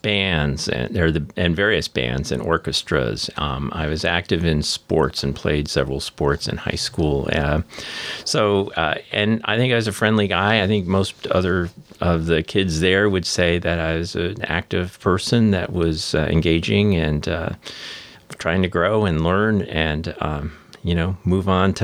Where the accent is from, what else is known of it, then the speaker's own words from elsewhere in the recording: Huntington, New York, United States; moved away as an adult; now in Olympic Peninsula, United States; Well, I come from Huntington, New York. It's on Long Island, about 30 miles from New York City, is where I was born and raised all 18 years through high school.